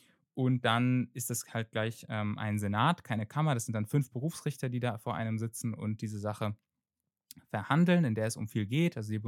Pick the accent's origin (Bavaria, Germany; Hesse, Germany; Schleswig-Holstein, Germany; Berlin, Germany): Berlin, Germany; Ich komme aus Berlin, ich habe dann auch in Berlin mein Abi gemacht